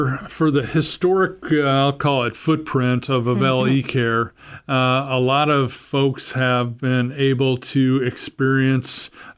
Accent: Iowa, United States; now in Sioux Falls, United States; I'm originally from West Central Iowa, lived here in South Dakota most of my adult life.

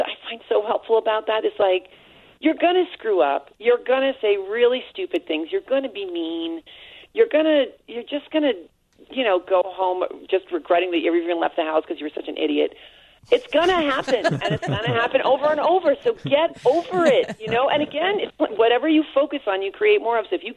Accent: New York, United States; Well, I'm from New York, and we're really snarky out there, you know?

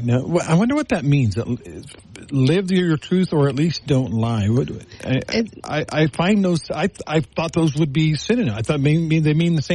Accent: Texas, United States; growing up in the South in Texas, children addressed adults with yes sir or yes ma'am.

